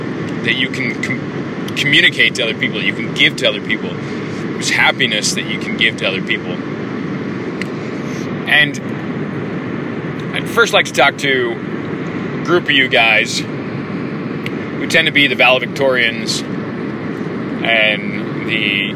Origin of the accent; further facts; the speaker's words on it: California, United States; I grew up in California. It's the land of fruits, flakes, and nuts.